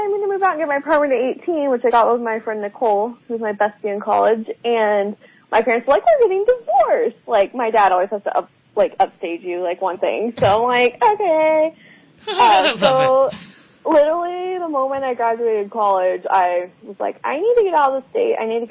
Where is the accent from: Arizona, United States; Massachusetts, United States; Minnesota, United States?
Arizona, United States; Tucson; born there; Outside of the fact that I was born in Tucson in the Lisa Frank factories in Tucson